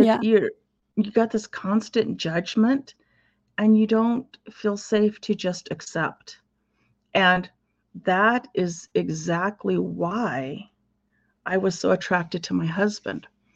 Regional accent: Oregon, United States; And I grew up in Eastern Oregon, very small community. We lived out on a farm, a ranch.

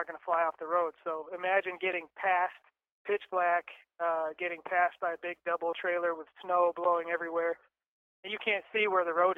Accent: Fairbanks, Alaska, United States; we're from Fairbanks, so I would drive, like, every holiday.

